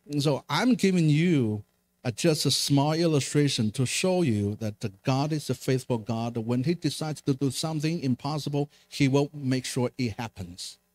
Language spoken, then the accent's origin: English; China; I was raised in China. I was brainwashed to hate all the religions.